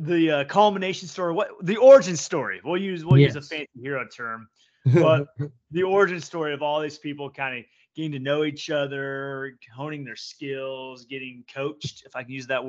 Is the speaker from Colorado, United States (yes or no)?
no; Oklahoma, United States; They're pretty similar, honestly. I mean, his was a streetcar, mine was a wagon.